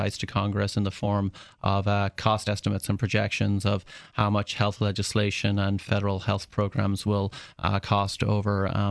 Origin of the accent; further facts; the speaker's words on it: Ireland; moved away as an adult; now in United States; So, I'm originally from Ireland. I grew up there and went to undergraduate in Ireland at University College Dublin. Back in 1994, I had the lucky happenstance of qualifying for a green card